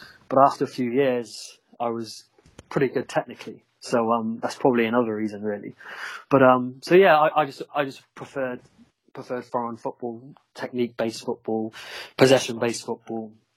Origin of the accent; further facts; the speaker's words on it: Oxford, South East England, United Kingdom; I grew up in Oxford and my whole family were Oxford supporters